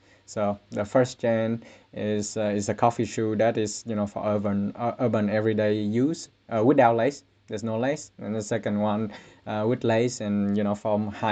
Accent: Ho Chi Minh City, Vietnam; moved away as an adult; now in Finland; I was born and raised in Ho Chi Minh City, the largest city in Vietnam. It used to be called Saigon. And I came here as like a foreign student. Actually, both me and my co-founders, we are originally from Vietnam

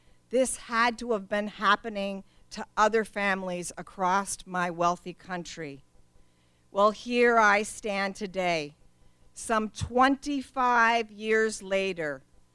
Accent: Minnesota, United States; especially when I saw so much food in my home state of Minnesota. I didn't understand. I grew up watching my mom cry night after night about the bills.

